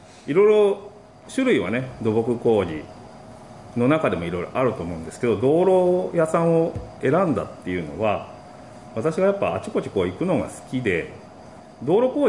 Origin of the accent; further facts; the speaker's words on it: Shizuoka, Japan; also born or lived in Tokyo; 東京の方へ、家は静岡なんですけど、そういう形で県外へ出て、まあ勉強をして出たんですが、まあ地元へ帰ろうということで